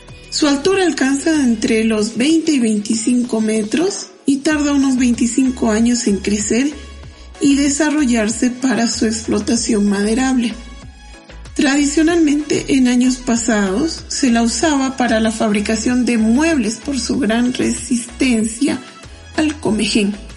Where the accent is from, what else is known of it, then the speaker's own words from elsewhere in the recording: Bolivia; now in Colombia; vengo de Bolivia, vivo en Colombia hace algunos años